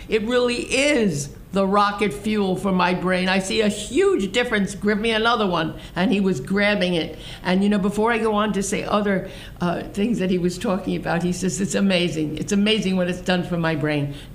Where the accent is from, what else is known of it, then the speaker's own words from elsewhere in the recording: Brooklyn, New York, United States; Maybe everybody's from Brooklyn, because I was from Brooklyn